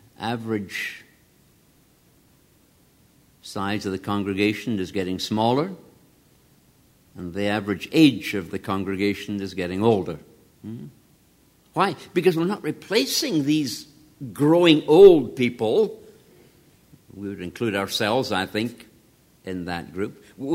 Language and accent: English; Scotland, United Kingdom; When I was growing up in Scotland, we, as kids, played a board game, known as draughts.